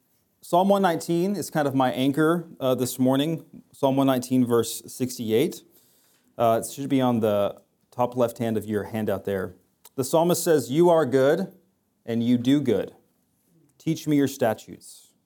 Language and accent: English; Las Cruces, New Mexico, United States; moved away as an adult; The last 8 years, I have spent planting a church in my hometown, Las Cruces, New Mexico, where I've been as a senior pastor for 8 years, and we moved here 4 weeks